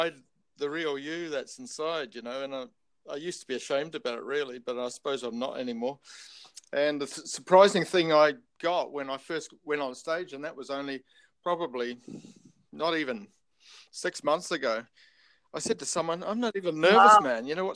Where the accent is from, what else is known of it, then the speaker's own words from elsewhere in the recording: Tauranga, Bay of Plenty, New Zealand; born there; I'm an old boy. I'm just about at that stage when the government starts paying me for doing nothing. You know, I was born in Tauranga in 1957